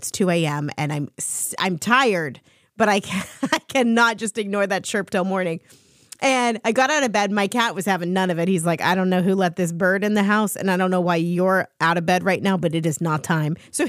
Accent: Ohio, United States; I was glad to see my Buckeyes, my home state of Ohio Buckeyes, winning.

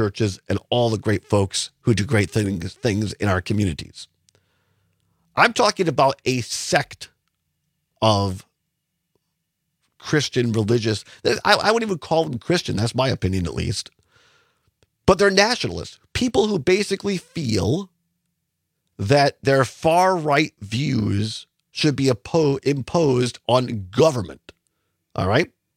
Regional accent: Richland Center, Wisconsin, United States; I grew up in Richland Center, a little town of 5,000 people in southwest Wisconsin. I grew up in the Methodist Church.

